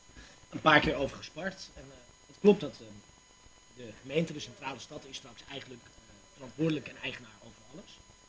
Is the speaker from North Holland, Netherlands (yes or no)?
yes; Amsterdam, North Holland, Netherlands; Maar als Amsterdammer is het best een zegen dat voorlopig even in de ijskast is gegaan.